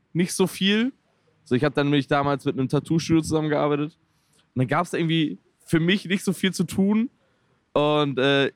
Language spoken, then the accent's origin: German; Schleswig-Holstein, Germany; now in Stuttgart, Germany; ich komm so aus Schleswig-Holstein, da ist jeder so ein bisschen für sich so und es ist so ein bisschen ruhiger. Und kam dann nach Stuttgart